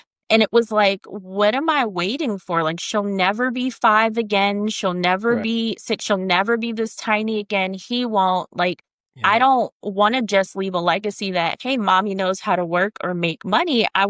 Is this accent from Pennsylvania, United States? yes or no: yes; Philadelphia, Pennsylvania, United States; So we're from Philly initially. And you know, the Northeast is not cheap.